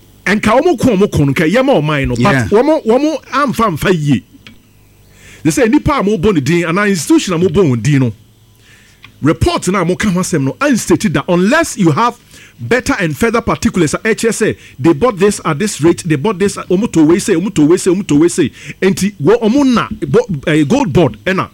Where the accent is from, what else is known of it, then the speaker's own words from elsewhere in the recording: Ghana; Sometimes uti na we Ghanaian, you get worried because ubisa how is the international community watching us?